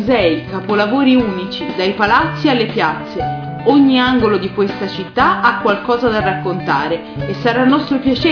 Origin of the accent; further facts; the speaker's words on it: Florence, Tuscany, Italy; born there; also born or lived in Germany; Io sono nata a Firenze, mi sono laureata in lingue, ho viaggiato molto per studio e per piacere, ho vissuto in Germania